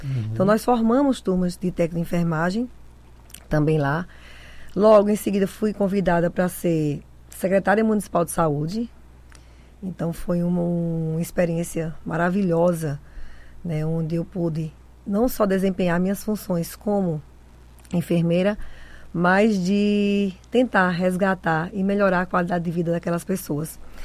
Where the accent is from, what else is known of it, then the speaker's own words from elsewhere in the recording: Paraíba, Brazil; moved away as an adult; also born or lived in São Paulo; Vim da Paraíba, na verdade sou paulista, criada na Paraíba e roraimada agora. Cheguei aqui em 2003, né, com a esperança de um futuro melhor.